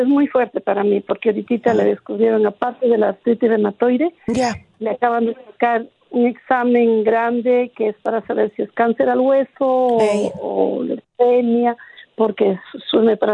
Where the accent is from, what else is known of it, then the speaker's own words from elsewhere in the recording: Peru; Soy la peruana